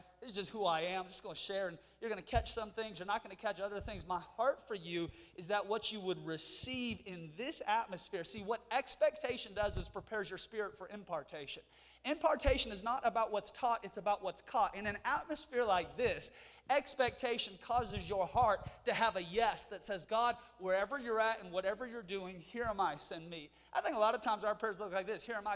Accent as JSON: {"language": "English", "town": "Seattle", "region": "Washington", "country": "United States", "said": "Originally, I'm from the Seattle area."}